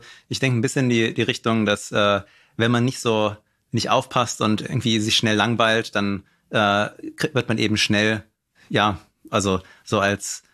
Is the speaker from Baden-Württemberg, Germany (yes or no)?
yes; Heidelberg, Baden-Württemberg, Germany; Ich komme aus Heidelberg.